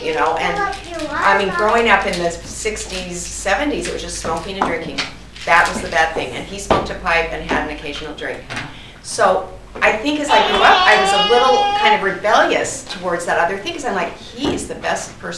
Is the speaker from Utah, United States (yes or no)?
yes; Salt Lake City, Utah, United States; now in Chicago, United States; growing up in Salt Lake City, Utah, next to a Mormon church